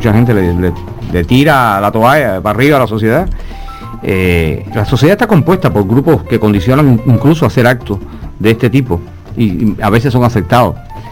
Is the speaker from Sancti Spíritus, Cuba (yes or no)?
yes; Sancti Spíritus, Cuba; a temblar a Santo Espíritu, la gente de mi tierra